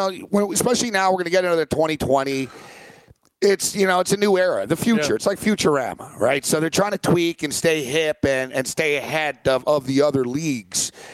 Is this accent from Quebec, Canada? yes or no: yes; Montreal, Quebec, Canada; Growing up in Montreal, it was an annual rite, the Stanley Cup parade.